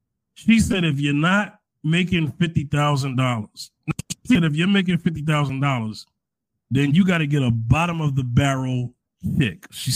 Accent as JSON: {"language": "English", "region": "New York", "country": "United States", "said": "I'm from New York."}